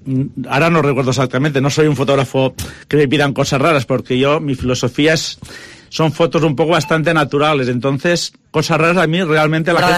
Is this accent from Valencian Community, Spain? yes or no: yes; Nules, Valencian Community, Spain; now in Villarreal, Spain; Soy de Nules, me instalé aquí en Villarreal hace 25 años